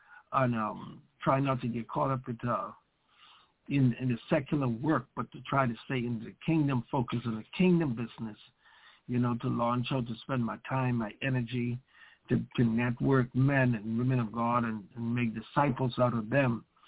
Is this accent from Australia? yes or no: no; Bahamas; now in United States; Well, a little background for where I came from is that I'm actually a born of Bahamian. Now I'm American, a citizen of the same.